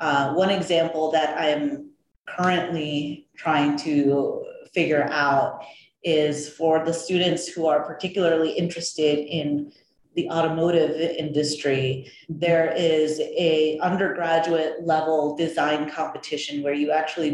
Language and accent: English; New York City, New York, United States; so I grew up in New York City, and I mentioned, you know, that I went to an all-girls Catholic high school